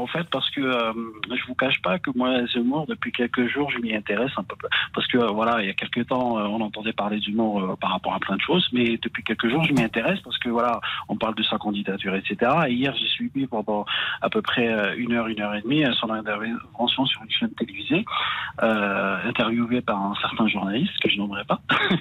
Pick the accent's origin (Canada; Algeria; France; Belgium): Algeria; born there; Non, je suis né en Algérie.